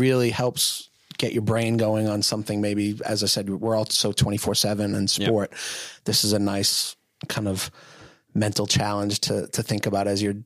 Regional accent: Boston, Massachusetts, United States; I grew up in Boston.

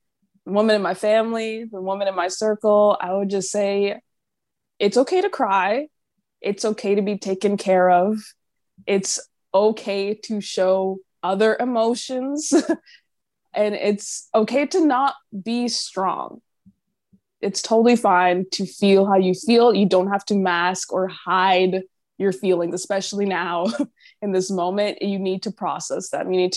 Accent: Jamaica; I'm Jamaican

